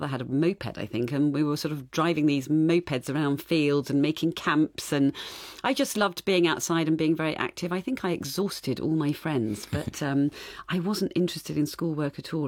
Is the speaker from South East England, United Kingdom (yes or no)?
yes; Farnborough, South East England, United Kingdom; I grew up in Farnborough in Kent, and I went to school in Sevenoaks. I'm one of three children.